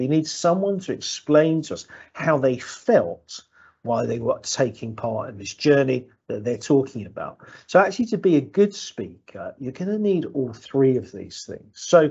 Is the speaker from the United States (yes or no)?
no; Margate, South East England, United Kingdom; a love of reading and writing in my hometown. Margate's a town you'll often hear about now as a town that's being regenerated. I grew up there and it was a pretty grim place.